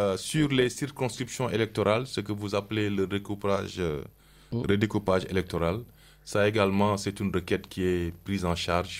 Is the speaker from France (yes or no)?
yes; Paris, Île-de-France, France; puisque moi je viens de Paris et sur l'île de France